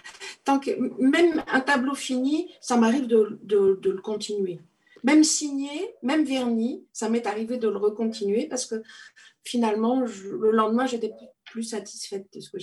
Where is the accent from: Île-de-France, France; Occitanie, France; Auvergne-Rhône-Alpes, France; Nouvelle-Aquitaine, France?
Nouvelle-Aquitaine, France; La Rochelle; Voilà, je viens de La Rochelle et quand je suis partie, c'était après Xynthia.